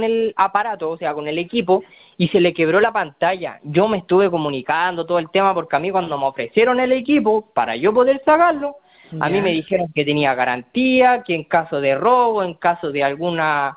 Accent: Petorca, Valparaíso, Chile; yo soy de Petorca.

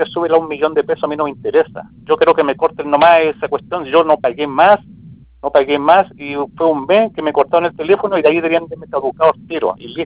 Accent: Vicuña, Coquimbo, Chile; yo soy de Vicuña del Valle

